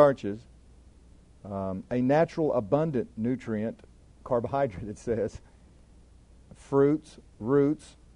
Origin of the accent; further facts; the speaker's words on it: Oklahoma, United States; We're from Oklahoma. You know what Oklahoma means? Oklahoma means mashed potatoes and gravy, fried potatoes, beans, biscuits and gravy, cornbread.